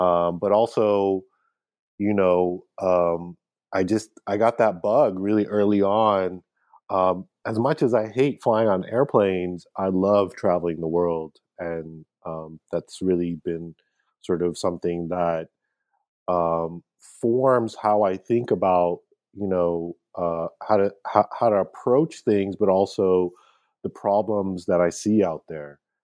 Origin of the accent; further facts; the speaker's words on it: United States; You know, my family coming from Pakistan, you know, growing up in the States, having this kind of thirst to travel around.